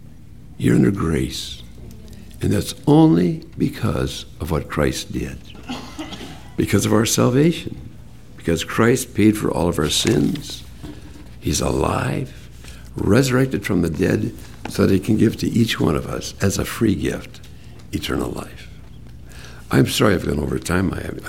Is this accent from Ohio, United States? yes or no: no; Hinckley, Minnesota, United States; born or raised there